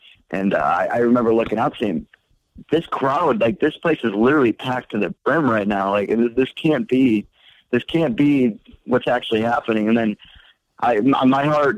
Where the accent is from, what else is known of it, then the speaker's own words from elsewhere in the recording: Michigan, United States; also born or lived in Port Huron; because, you know, I'm from Michigan, so I've the Blue Water, but I lived in Port Huron, so I always go over the Blue Water Bridge.